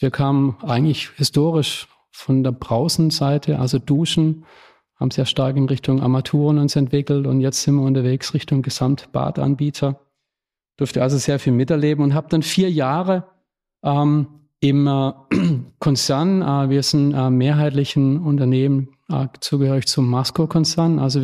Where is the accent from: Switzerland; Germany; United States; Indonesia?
Germany; Baden-Württemberg; Aufgewachsen im Schwarzwald, in einem kleinen Ort.